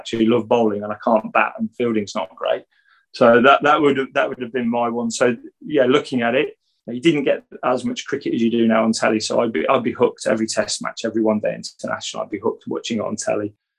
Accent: West Midlands, United Kingdom; So we're originally from Staffordshire.

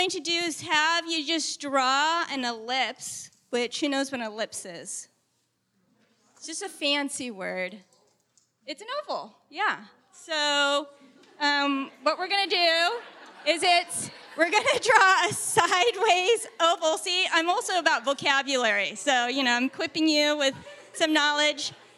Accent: Portland, Oregon, United States; also born or lived in Eugene; I was born and raised here in Portland. Love it. And it's always been my hometown. There was a period of 12 years that Adam and I lived in Eugene, where I taught high school art.

